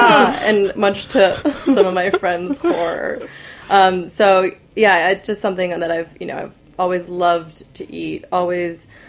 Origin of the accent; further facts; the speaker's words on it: Los Angeles, California, United States; I'm from Los Angeles, so it's one of those things that it's in...